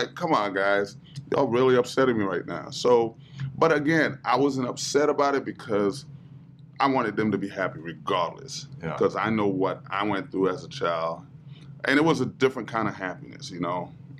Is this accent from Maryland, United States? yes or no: no; Harlem, New York, United States; I didn't know I was poor until I got to University of Virginia, and somebody, I said, yeah, I'm from Harlem. They're like, oh my God, you're from the ghetto.